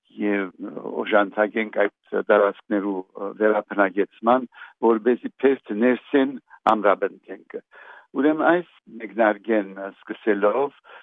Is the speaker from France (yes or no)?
no; Lebanon; also born or lived in Iraq; Ես Լիբանանահայ եմ, սովորական արմատներս Հյուսիսային Բաշկաստանն են